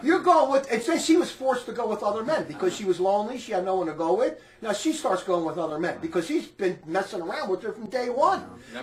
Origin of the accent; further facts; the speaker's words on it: United States; When I grew up in the United States, it was that way.